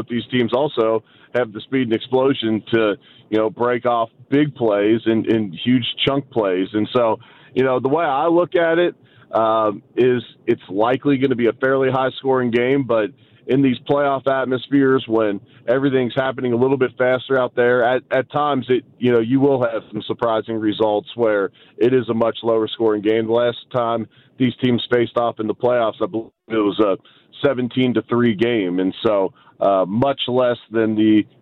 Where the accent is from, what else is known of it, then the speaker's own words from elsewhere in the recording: Louisville, Kentucky, United States; playing his college ball in my hometown of Louisville, Kentucky.